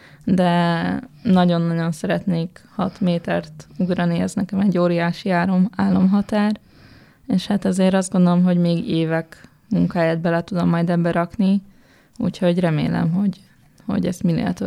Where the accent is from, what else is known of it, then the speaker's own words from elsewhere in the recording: Győr, Győr-Moson-Sopron, Hungary; born there; also born or lived in Szombathely; now in Budapest, Hungary; Én Győrben születtem, utána éltem viszonylag sokat Sopronba, aztán úgymond hazaköltöztünk Szombathelyre, mert a szüleim innen származnak, és hát most pedig Budapesten lakok.